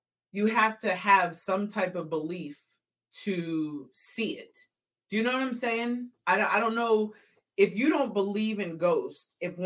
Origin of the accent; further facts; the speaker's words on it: New York City, New York, United States; I'm from New York City.